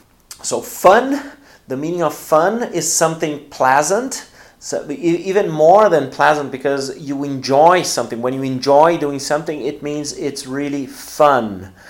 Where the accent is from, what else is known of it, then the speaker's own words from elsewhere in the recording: Brazil; English is a second language; the first place is Brazil, but Brazil because I'm from Brazil, and then I have lots of students and maybe more people know me here in Brazil.